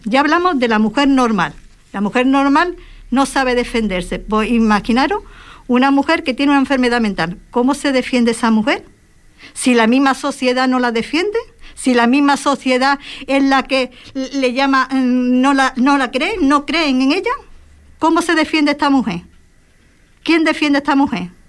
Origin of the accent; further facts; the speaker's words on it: Andalusia, Spain; perdóname la forma de expresarme porque yo soy andaluza.